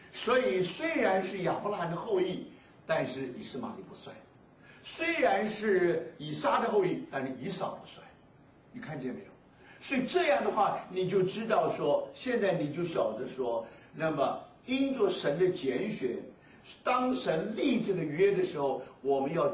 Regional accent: China; 就是我们因为我们是中国人，我们对这个好像印象不深

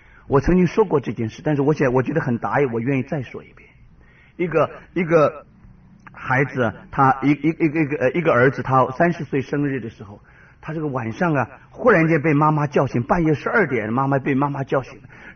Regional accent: China; 为什么这个我们中国人算法不一样？

